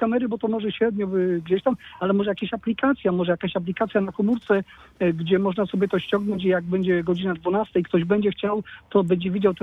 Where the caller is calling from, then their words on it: Piaski, Greater Poland Voivodeship, Poland; z Piasków Wielkopolskich koło Augustynia. Nie jestem poznaniakiem, że tak powiem stricte. Mój ojciec był poznaniakiem, także jestem z tym miastem bardzo związany i studiowałem tam i pracowałem